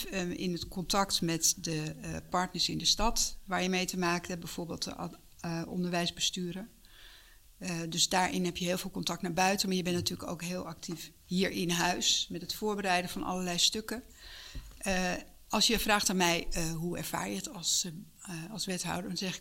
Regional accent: Hilversum, North Holland, Netherlands; Ik ben in Hilversum geboren, dat vind ik eigenlijk wel een heel belangrijk feit. En ik heb hier mijn jeugd doorgebracht totdat ik, nou eigenlijk ook nog wel tot begin 20, totdat ik ging studeren in Utrecht.

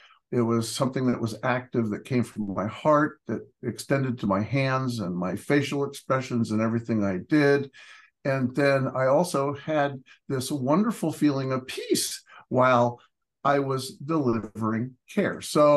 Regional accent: California, United States; also born or lived in Europe; I'm in California pretty much all my life. So, grew up here and went to school here, went to college in Sacramento, and then after that went to Europe, and after that came back

